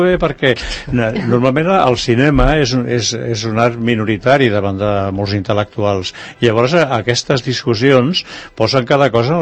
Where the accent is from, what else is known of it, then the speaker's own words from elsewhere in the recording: Barcelona, Catalonia, Spain; com que jo soc de la Barceloneta, vaig pensar reunir relats de la Barceloneta